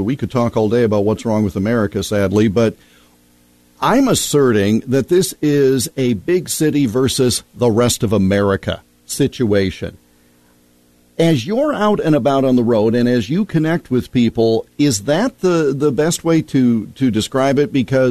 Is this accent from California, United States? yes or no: no; Iowa, United States; When I was growing up in Iowa and the window was open and it was raining and water was coming in the house, you shut the window.